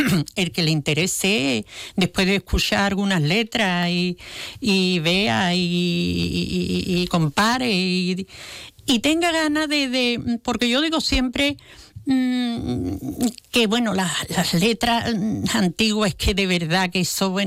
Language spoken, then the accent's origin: Spanish; Jerez de la Frontera, Andalusia, Spain; Mira, en nuestro Jerez tenemos un ramillete de peña que quita las tapaderas del sentido.